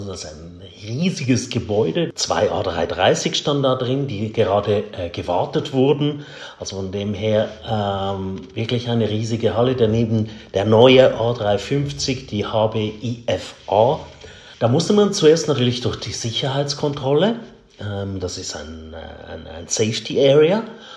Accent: Switzerland; Ich finde sie nicht nur, weil ich Schweizer bin, gelungen. Selbst für mich als Schweizer ist sie spannend anzuschauen.

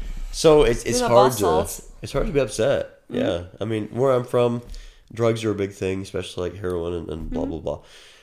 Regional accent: Fairmount, Indiana, United States; I'm a fan of Greg. He's a fan of me because I'm from Fairmount, like Fairmount, Indiana, home of James Dean.

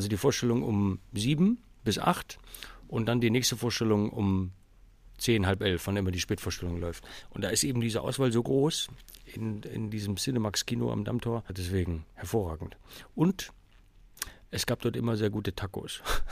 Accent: Hamburg, Germany; ich bin zum Teil in Hamburg groß geworden, als 12-jähriger Stöpsel von diesem Bereich in Hamburg, wo ich gewohnt habe, von Kirchdorf Süd, nach Harburg gefahren bin

